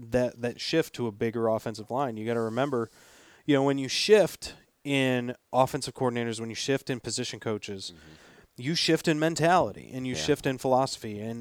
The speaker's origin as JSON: {"language": "English", "country": "United States", "tie": "born or raised there", "said": "I lived, I grew up, was born, was raised very close to Canada, just across the border."}